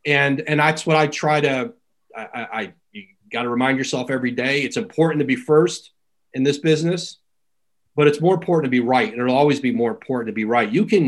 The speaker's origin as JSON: {"language": "English", "town": "Bristol", "region": "Connecticut", "country": "United States", "tie": "born or raised there", "said": "I grew up in Bristol, right down the street from ESPN."}